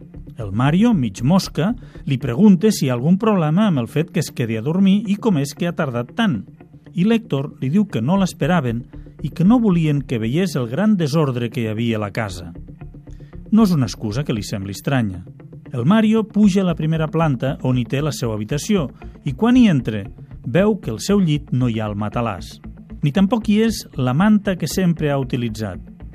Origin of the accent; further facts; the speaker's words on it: Lleida, Catalonia, Spain; Els que som de Lleida